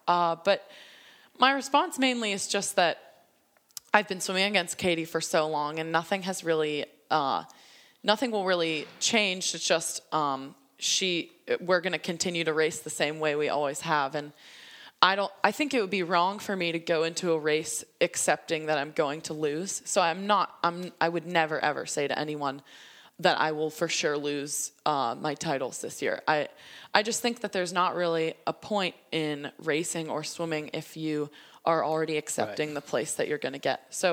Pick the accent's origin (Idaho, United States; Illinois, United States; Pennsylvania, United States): Pennsylvania, United States; Pittsburgh; in Pittsburgh or I hadn't been in Pittsburgh, I wasn't really there. And so to have the support of my hometown was so cool.